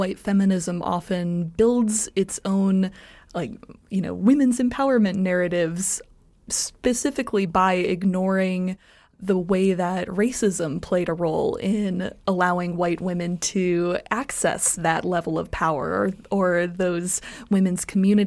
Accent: Colorado, United States; But I will say that I was growing up in Colorado, so a lot of the scenery is based off of my memories

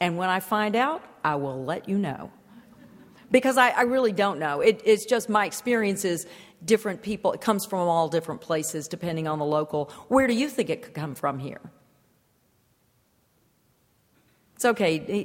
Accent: Memphis, Tennessee, United States; now in Miami, United States; I mean, my hometown, I live in Miami now, but my hometown of Memphis went from being the most, for instance, the most unfriendly cycling place in the world.

